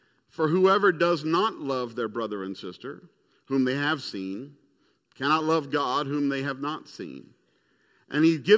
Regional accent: Baton Rouge, Louisiana, United States; born there; also born or lived in Indonesia / Philippines / Botswana; I was born in Baton Rouge, Louisiana. I'm currently living in my 35th house.

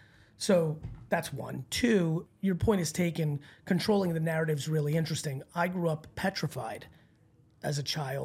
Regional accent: New Jersey, United States; if you talk shit when I was growing up in New Jersey, like you got punched in the face.

